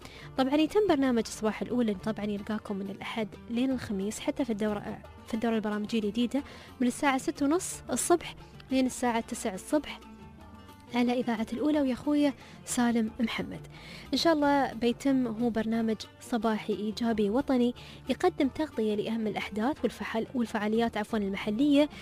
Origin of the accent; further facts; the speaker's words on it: Bahrain; سواء في بلدنا البحرين أو الكويت أو السعودية أو عمان